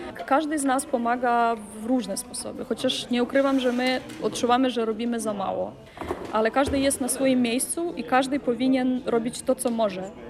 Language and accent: Polish; Khmelnytskyi, Khmelnytskyi Oblast, Ukraine; now in Poland; No ja pochodzę z Ukrainy i w Polsce mieszkam już od 6 lat.